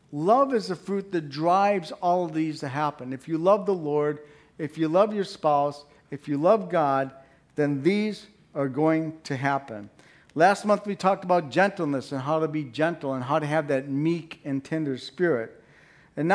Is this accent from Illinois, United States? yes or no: yes; Chicago, Illinois, United States; Maybe it's just because I'm an Italian from Chicago, right?